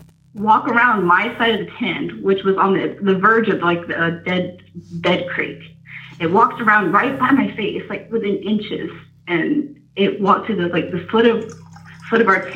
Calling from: Atlanta, Georgia, United States; from Atlanta.

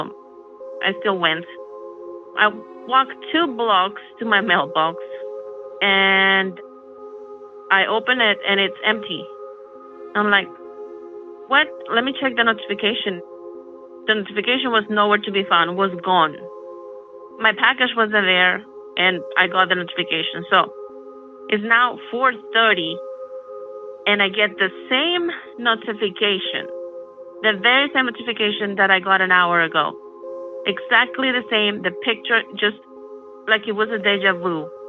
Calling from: Utah, United States; Hi, Derek. … I'm calling you from Utah.

